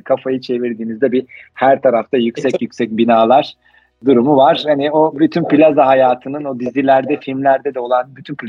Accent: Istanbul, Turkey; born there; also born or lived in Sivas / Konya / Ankara; İstanbul'da doğmuşum. Ben sonra şark görevi Sivas'ta, Konya'da vesaire böyle bir Ankara, ondan sonra tekrar İstanbul'a dön, öyle bir Türkiye turu oldu.

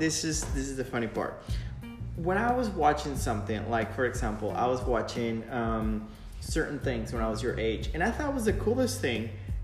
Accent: Yucatán, Mexico; now in United States; I'm not born and raised in the United States, which makes a lot of difference. I was born and raised in South Mexico, specifically in the peninsula of Yucatan, close to Cancun, and technology was definitely different

